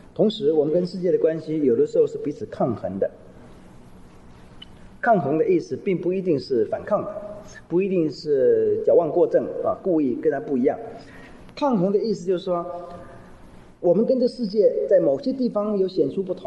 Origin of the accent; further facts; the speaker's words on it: China; 我们讲中国话，我是中国人，我们有中国的文化